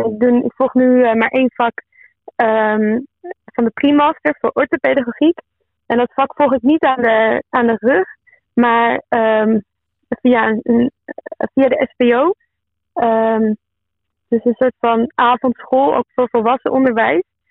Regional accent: Groningen, Netherlands; En ik kom zelf uit Groningen, dus ik kan het niet echt vergelijken met een andere stad. Ik heb niet in een andere stad gewoond.

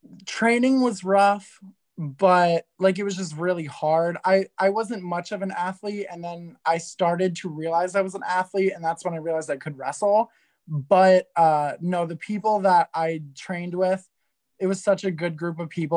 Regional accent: Canada; I'm Canadian.

